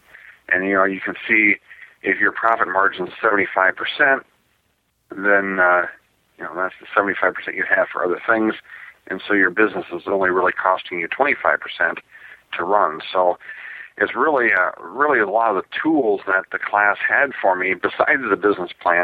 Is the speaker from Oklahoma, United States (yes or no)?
no; Hampton, Iowa, United States; You bet. I'm from Hampton, Iowa.